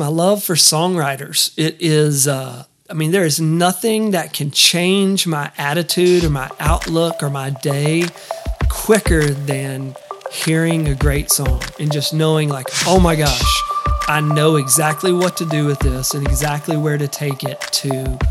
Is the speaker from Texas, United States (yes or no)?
yes; Texas, United States; But also as a kid growing up in East Texas, you know, I wasn't the biggest guy and I wasn't a football player